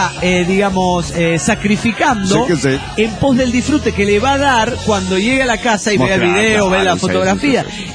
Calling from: Atlanta, Georgia, United States; de Atlanta, Georgia.

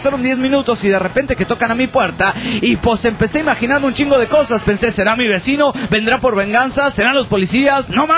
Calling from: Tijuana, Baja California, Mexico; de Tijuana, México. Aquí en Tijuanita

